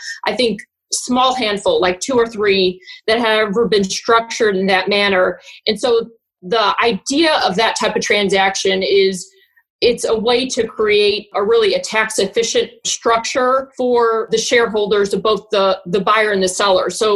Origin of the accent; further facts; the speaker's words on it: Gary, Indiana, United States; now in St. Louis, United States; So I'm originally from Gary, Indiana. I'm the child of two immigrants. So I was first generation from Gary, Indiana. My father is from Peru in South America.